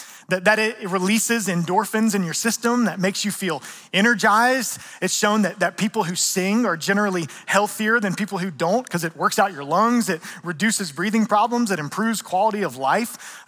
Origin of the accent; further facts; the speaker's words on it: Atlanta, Georgia, United States; I'm from Atlanta. I'm an AT alien.